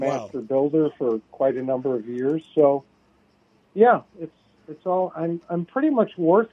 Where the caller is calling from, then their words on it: Chicago, Illinois, United States; I'm calling in from Chicago, and I want to give you the weather report.